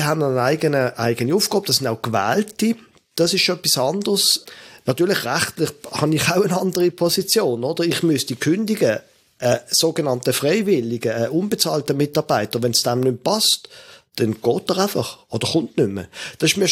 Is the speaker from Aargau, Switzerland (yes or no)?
no; Basel, Basel-Stadt, Switzerland; ich bin nicht wo als Basler, das kriegst du nicht mehr weg, FCB-Fan